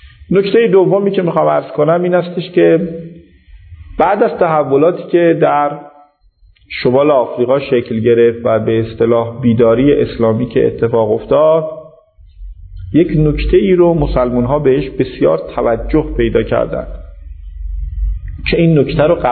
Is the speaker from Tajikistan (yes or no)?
no; Iran; تشخیص میدادن ما ایرانی هستیم